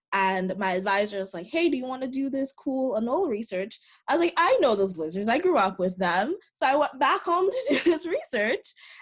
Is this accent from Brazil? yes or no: no; Dominica; I'm from the Commonwealth of Dominica. That's an island in the Caribbean. It's kind of like right in the middle. And I grew up there